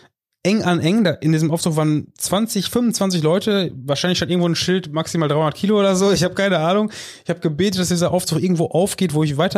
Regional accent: Dortmund, North Rhine-Westphalia, Germany; Und ich so, also Dortmund die Ecke, hab mich reingeschmuggelt

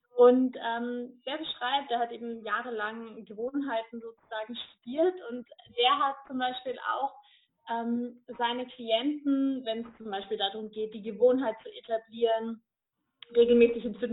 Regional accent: Bavaria, Germany; Ich komme aus der Region Nürnberg-Fürth-Erlangen

